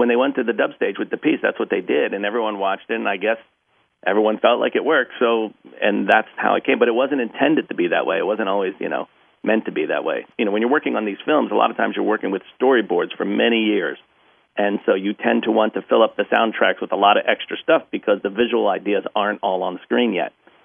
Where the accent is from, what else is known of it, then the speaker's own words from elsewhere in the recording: East Coast, United States; I grew up on the East Coast, but my father had an amazing record collection.